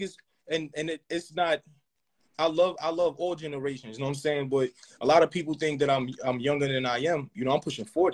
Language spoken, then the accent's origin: English; Brooklyn, New York, United States; I come from nothing. I'm from Brownsville, Brooklyn.